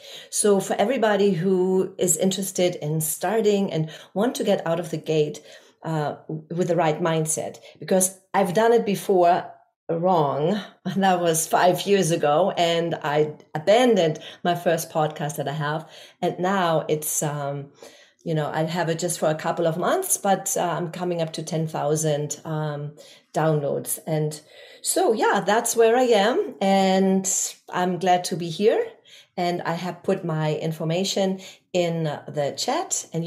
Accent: Germany; English is a second language; now in United States; I'm originally from Germany. And as I said, I was a stage and TV actress in Germany for 10 years before I came over here.

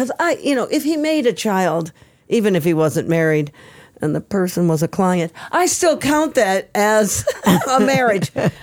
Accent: Michigan, United States; Metro Detroit. I'm not from Detroit proper. I'm not a proper Detroiter. I'm downriver. I'm a downriver rat.

